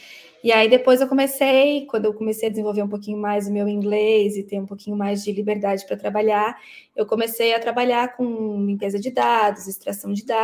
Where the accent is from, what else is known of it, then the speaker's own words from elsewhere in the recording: Imbituba, Santa Catarina, Brazil; moved away as an adult; now in Australia; Sou natural de Imbituba